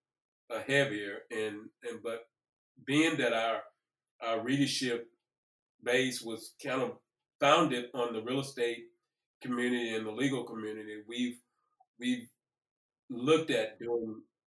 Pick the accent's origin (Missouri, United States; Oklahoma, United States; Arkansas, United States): Arkansas, United States; Hope; I'm from Hope, Arkansas, which is down 90 minutes from here. And when I go down to visit my mom, yes, that's an issue.